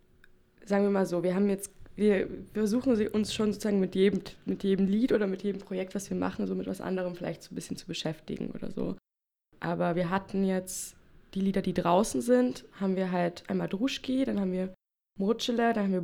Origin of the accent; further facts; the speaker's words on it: Lusatia, Germany; wir kommen aus der Lausitz ursprünglich. Und wir kennen uns alle davon, dass wir zusammen in der Lausitz aufgewachsen sind